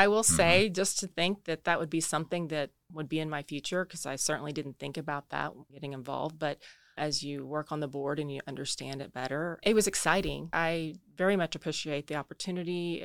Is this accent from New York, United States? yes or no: no; Ellsworth, Kansas, United States; And we're from Kansas. We're from Ellsworth, Kansas.